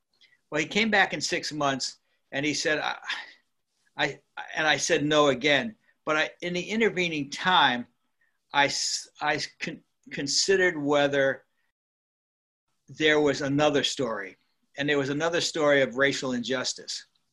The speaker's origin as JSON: {"language": "English", "town": "White Plains", "region": "New York", "country": "United States", "tie": "born or raised there", "moved": "as an adult", "said": "I was from White Plains, New York, and I came down because I wanted the warm weather. I wanted out of New York, where I was born and raised."}